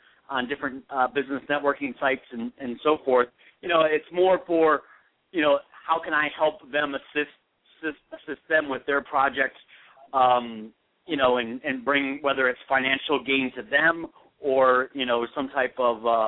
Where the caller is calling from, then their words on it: Michigan, United States; I'm calling from Michigan.